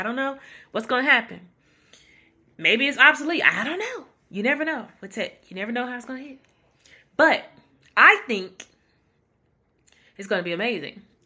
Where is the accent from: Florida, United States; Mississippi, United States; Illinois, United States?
Mississippi, United States; Sorry. I'm from Mississippi. You're going to get some of them SCRs instead of STRs every now and then.